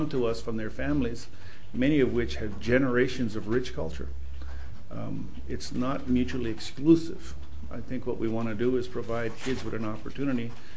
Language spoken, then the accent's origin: English; Hawaii, United States; I'm Hawaiian. We spoke Pidgin English. We didn't speak regular English where we grew up.